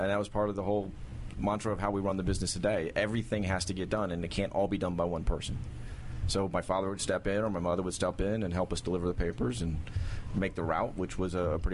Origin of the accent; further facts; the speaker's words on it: Bethesda, Maryland, United States; born there; I was a military brat. Was born here in Bethesda and moved around most of my life.